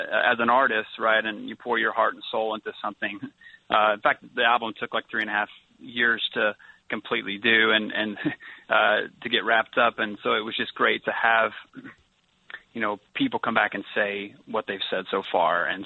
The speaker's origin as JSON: {"language": "English", "town": "Mountain Home", "region": "Arkansas", "country": "United States", "tie": "born or raised there", "said": "Well, born and raised in Arkansas, a little town, north central Arkansas called Mountain Home."}